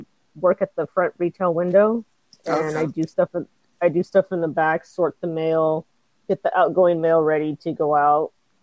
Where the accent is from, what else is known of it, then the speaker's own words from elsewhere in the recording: California, United States; Oh, yeah. Yeah. I'm from Ventura County, California.